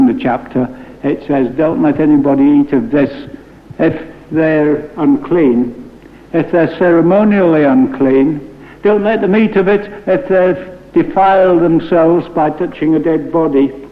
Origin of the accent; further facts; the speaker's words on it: Yorkshire and the Humber, United Kingdom; But can I say, as a Yorkshireman, pretty bluntly, do get your teeth into the peace offering and eat it.